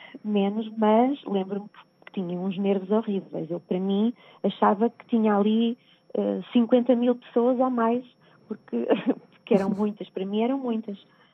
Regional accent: Caldas da Rainha, Leiria, Portugal; Ela é de Barcelos, eu sou de Caldas da Rainha.

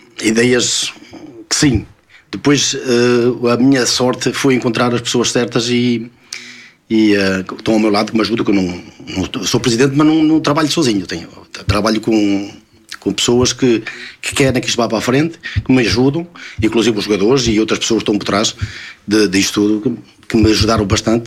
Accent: Portugal; para nós até é bom, nós como portugueses, ver as equipas portuguesas a vir para jogar para o Regional 1.

